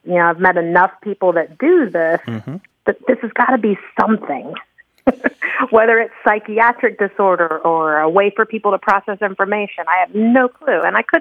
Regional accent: Tallahassee, Florida, United States; Hi there, this is … I'm from Tallahassee, Florida.

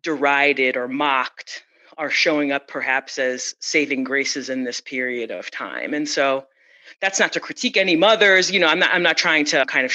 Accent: Detroit, Michigan, United States; and I'm from Detroit. And so I got a job at Wayne State University, which is where I'm from. You know, I'm from the city.

